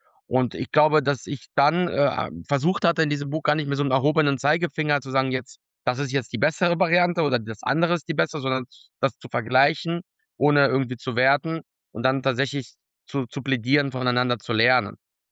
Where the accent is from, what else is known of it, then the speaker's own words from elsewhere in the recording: Donbas, Ukraine; dann auf einmal im Donbass, da wo ich herkomme, die Dörfer, die Städte, wo ich geboren bin, mein Vater geboren ist, werden auf einmal weltbekannt